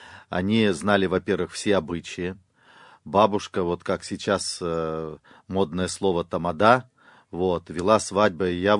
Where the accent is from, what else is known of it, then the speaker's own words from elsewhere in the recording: Orenburg Oblast, Russia; Я вообще уроженец Оренбургской области, но вот мама моя украинка